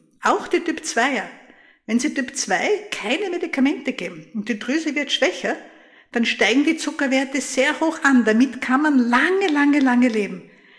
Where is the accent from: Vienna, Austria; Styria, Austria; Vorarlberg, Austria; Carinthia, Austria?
Styria, Austria; Graz; wo etwas passiert ist in meiner Heimatstadt Graz.